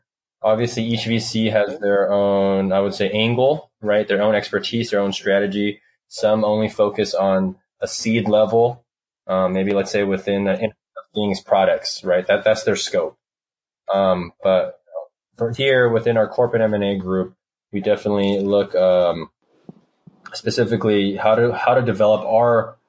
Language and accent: English; California, United States; moved away as an adult; now in Taiwan; Well, I'm originally back from California in the United States, did strategy management consulting for about 6 years.